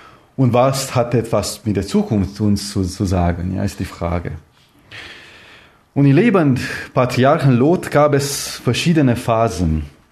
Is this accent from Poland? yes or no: no; Transylvania, Romania; moved away; Ich bin auch selber aus Siebenbürgen. Und man weiß, was bedeutet, alles von Null anzufangen.